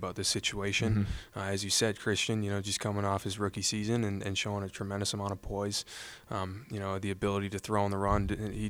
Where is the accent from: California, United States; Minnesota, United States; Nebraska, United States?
Minnesota, United States; I'm from Minnesota, you know, small town.